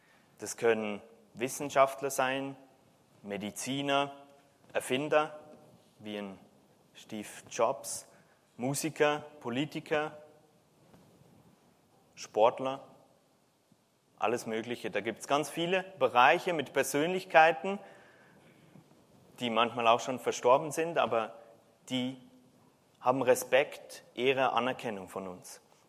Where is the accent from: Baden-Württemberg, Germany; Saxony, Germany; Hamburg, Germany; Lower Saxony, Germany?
Baden-Württemberg, Germany; Als Badener hier ist natürlich die Daumen werden gedrückt